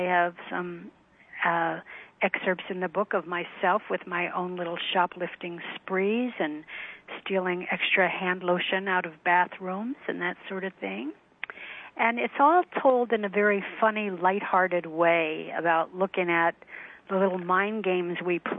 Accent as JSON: {"language": "English", "country": "United States", "said": "And seeing how other people have to live and what they put up with made me see that as an American, I'm sorry to say it, but I'm awfully spoiled, you know?"}